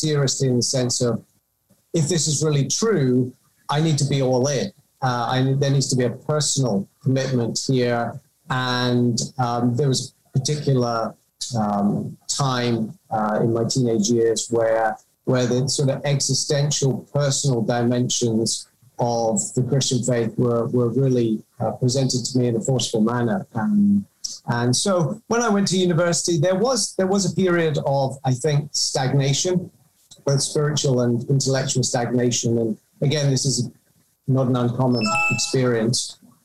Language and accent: English; United Kingdom; now in United States; I mean, I describe myself as British because that's really how I see myself, although I'm now an American citizen, so I guess I'm a British American